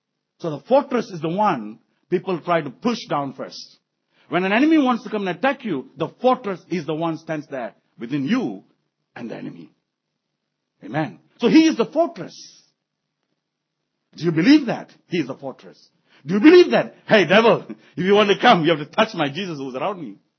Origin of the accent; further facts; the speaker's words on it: Malacca, Malaysia; I think we have to go to Malacca for a while. I'll take you to my hometown.